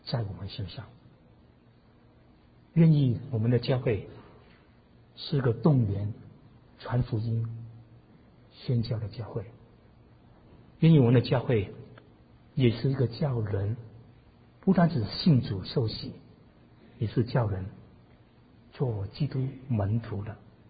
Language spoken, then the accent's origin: Chinese; Hong Kong; 我在想，我小时候在香港也是很喜欢玩这个